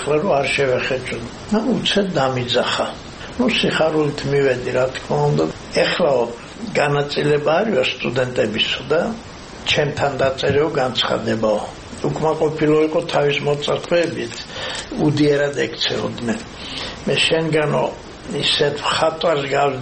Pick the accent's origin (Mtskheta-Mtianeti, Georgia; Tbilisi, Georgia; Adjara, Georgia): Mtskheta-Mtianeti, Georgia; Arkhoti